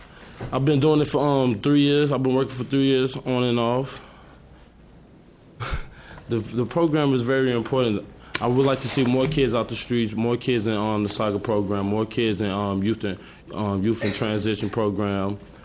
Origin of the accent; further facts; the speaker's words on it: Chicago, Illinois, United States; moved away; because I come from Chicago. I just recently moved up here, so my life was the streets until I got into the soccer program